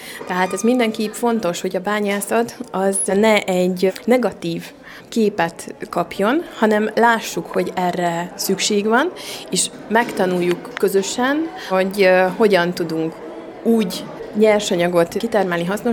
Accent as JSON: {"language": "Hungarian", "town": "Miskolc", "region": "Borsod-Abaúj-Zemplén", "country": "Hungary", "tie": "born or raised there", "said": "Én gyerekként itt laktam Komlóstetőn, és most a saját családommal is itt lakom"}